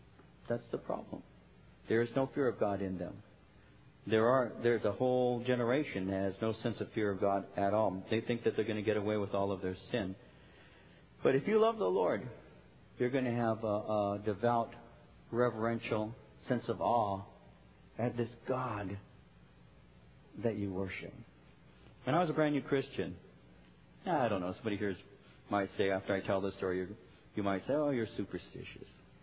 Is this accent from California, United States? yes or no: yes; Norwalk, California, United States; I grew up in Norwalk.